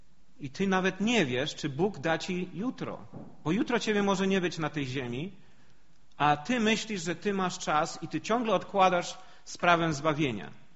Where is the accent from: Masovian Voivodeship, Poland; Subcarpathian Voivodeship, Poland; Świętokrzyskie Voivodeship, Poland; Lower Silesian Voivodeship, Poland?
Lower Silesian Voivodeship, Poland; Wrocław; now in Canada; bo moja żona z Gdyni, ja z Wrocławia.